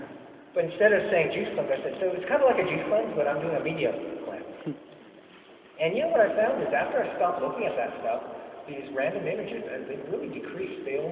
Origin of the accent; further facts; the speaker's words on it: China; I grew up in China, and really there's no official religion there. Most people are atheists.